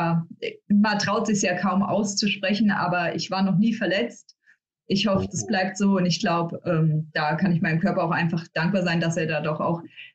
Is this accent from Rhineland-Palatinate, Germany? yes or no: yes; Worms, Rhineland-Palatinate, Germany; aber in meiner Heimatstadt in Worms.